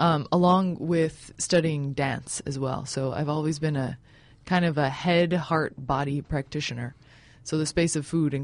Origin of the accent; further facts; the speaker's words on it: Illinois, United States; I grew up outside of Chicago, Illinois, and my mother is French and my father is American.